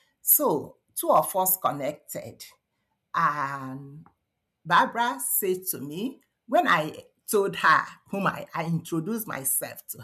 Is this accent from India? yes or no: no; Nigeria; now in Canada; I'm a Canadian citizen, originally immigrated to Canada from Nigeria some years ago.